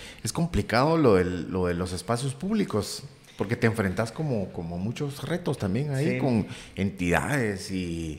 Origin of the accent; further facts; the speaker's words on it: Guatemala; se vive como al final somos chapines todos